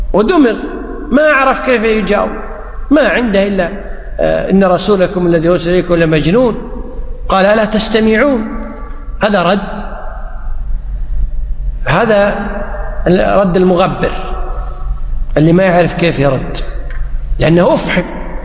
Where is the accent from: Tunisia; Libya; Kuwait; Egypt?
Kuwait; هنا الآن فرعون بالعامية عندنا بالكويت يقول توهق